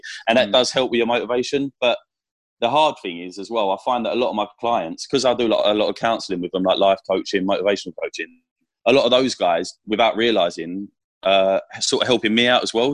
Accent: South East England, United Kingdom; I'm from Kent, but most people think I sound like I'm from Essex. I think it's the London side of me, like. So it's just a little bit London Essex kind of thing.

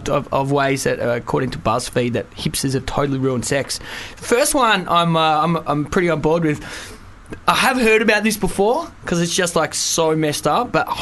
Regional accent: Melbourne, Victoria, Australia; But I am from Melbourne, so when it comes to coffee, I get very, very snobby about it.

